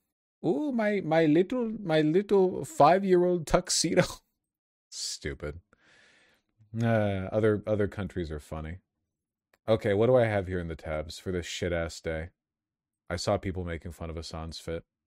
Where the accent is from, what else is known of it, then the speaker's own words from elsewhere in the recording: United States; I can't distinguish between a German and Slovenian accent. I'm too American.